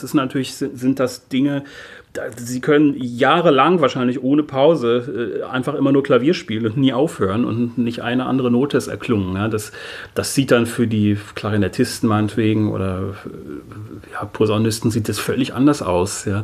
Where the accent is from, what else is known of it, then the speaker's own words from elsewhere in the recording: Uelzen, Lower Saxony, Germany; now in Berlin, Germany; ich wohne seit 10 Jahren in Berlin hier. Das macht mir nichts, wenn man mich als Berliner Pianist vorstellt, wenn ich zu Hause sozusagen in Uelzen bin oder zu Hause in Berlin.